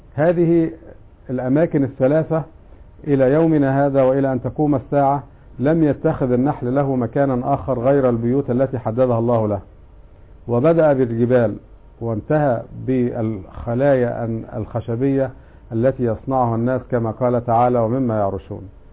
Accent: Egypt; ودي مفروض كل موظف عندنا في مصر يبدأ يشتغل، خاصة بعد ثورة 25 يناير يبدأ يعمل وينتج عشان نرتقي ببلدنا

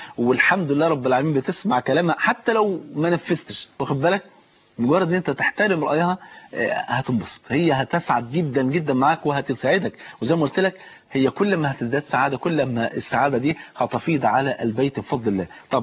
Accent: Egypt; بس عندنا في مصر

